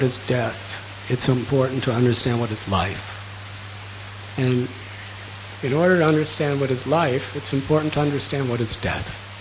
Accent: United States; I'm American. I'm a male.

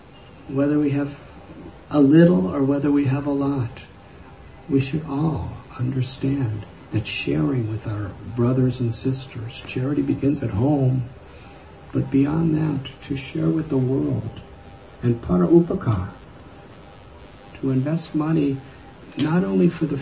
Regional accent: United States; now in India; So, from my perspective, I was born and raised in America, and I've been living in India more or less since 1970, for the past 42 years.

